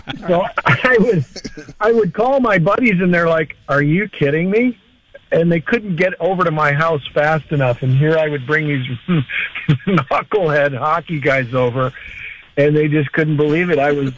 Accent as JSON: {"language": "English", "town": "St. Clair Shores", "region": "Michigan", "country": "United States", "tie": "born or raised there", "said": "Mark Sandrowski, who's from my hometown of St. Clair Shores, Michigan."}